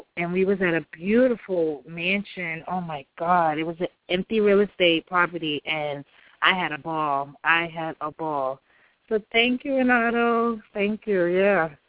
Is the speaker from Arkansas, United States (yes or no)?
no; Brooklyn, New York, United States; Yes, I'm from Brooklyn, and I got to have balls, baby, in Brooklyn.